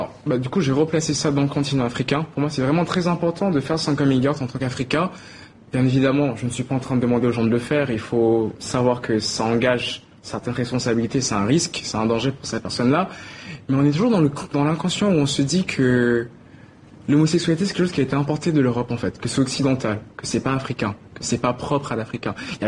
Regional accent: Burundi; je suis né au Burundi, j'ai grandi au Burundi

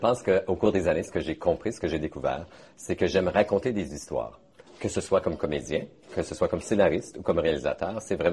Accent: Moose Creek, Ontario, Canada; also born or lived in Saskatchewan; de nombreuses années, principalement en Saskatchewan. Et depuis 2000, j'ai décidé de revenir dans mon village natal de Moose Creek

